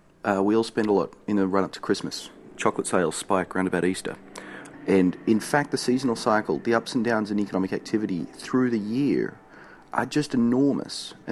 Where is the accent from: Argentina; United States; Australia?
Australia; One funny thing I can tell you as an Australian